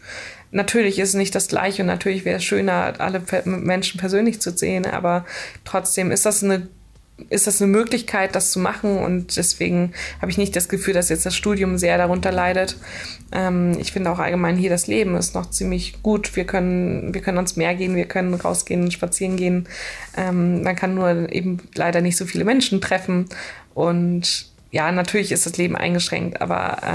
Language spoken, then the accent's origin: German; Schleswig-Holstein, Germany; ich bin 25 Jahre alt und ich komme aus der Nähe von Kiel, aus einem kleinen Dorf.